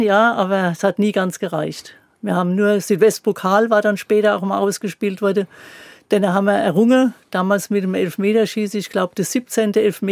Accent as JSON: {"language": "German", "town": "Kaiserslautern", "region": "Rhineland-Palatinate", "country": "Germany", "said": "Ich stamme hier aus dem Ortsteil Erzhütten"}